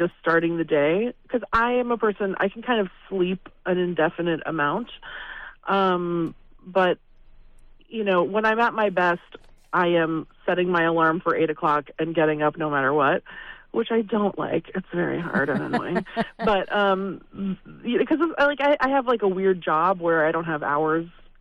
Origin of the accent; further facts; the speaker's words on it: Seattle, Washington, United States; I grew up in Seattle. I don't mind when it's gray and rainy.